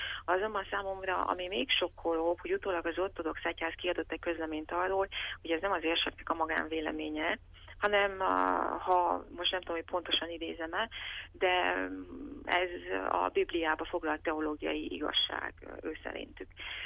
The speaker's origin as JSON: {"language": "Hungarian", "region": "Transylvania", "country": "Romania", "said": "annak ellenére, hogy székely vagyok"}